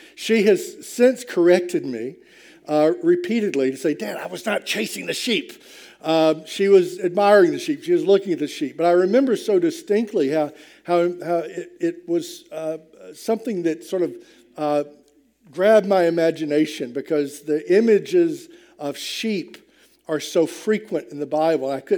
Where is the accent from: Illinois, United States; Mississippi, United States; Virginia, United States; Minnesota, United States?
Mississippi, United States; I was raised in Mississippi, where I don't think I ever saw a sheep.